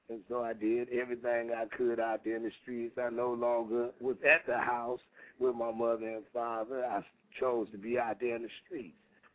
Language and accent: English; Detroit, Michigan, United States; You know, I'm from Detroit, Michigan. I grew up on the streets.